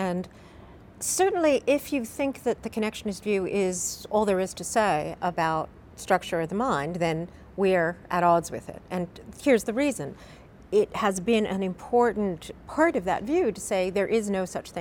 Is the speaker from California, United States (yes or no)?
yes; California, United States; I come from the Bay Area, and I'm a baseball fan.